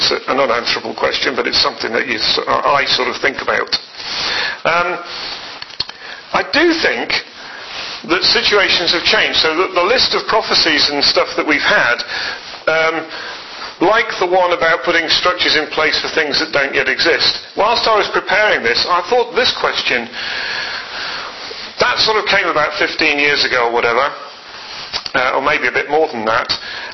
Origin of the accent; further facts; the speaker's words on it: England, United Kingdom; It's all about our sovereignty. It's all about who we are as British people.